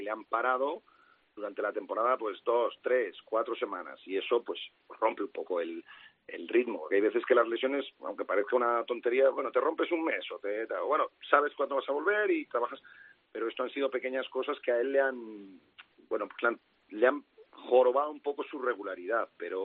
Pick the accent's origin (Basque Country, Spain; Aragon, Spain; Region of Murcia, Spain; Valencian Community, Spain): Basque Country, Spain; Vitoria; moved away as an adult; now in Madrid, Spain; yo soy de Vitoria, estuve aquí hasta los 27, 28 años, o sea que bueno, sí, mis raíces son de aquí, me siento un vitoriano más y además lo digo con orgullo.